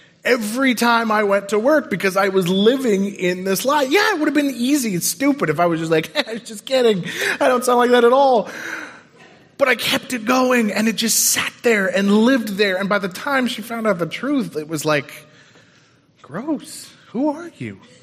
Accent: Colorado, United States; also born or lived in New York; And I grew up in Colorado. I left for 2 years. I came back, but I came back from New York.

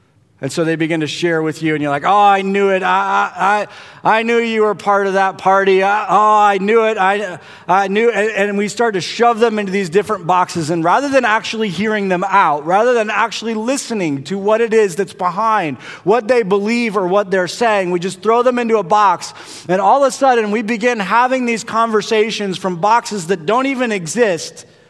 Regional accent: Michigan, United States; and I'm this kid from Michigan, and now I'm here in the midst of this

